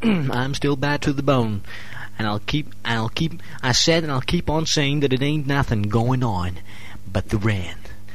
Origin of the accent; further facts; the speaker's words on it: United States; Dutch is a second language; Want ik kom maar oorspronkelijk uit Amerika. Maar ik woon nu al 8 jaar, hè.